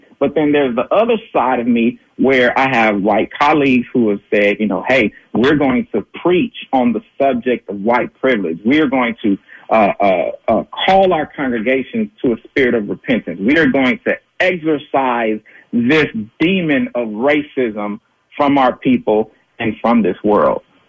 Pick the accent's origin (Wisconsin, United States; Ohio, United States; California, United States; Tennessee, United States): California, United States; Los Angeles; as a black man growing up in South Central LA and understanding the dynamics of what's taking place.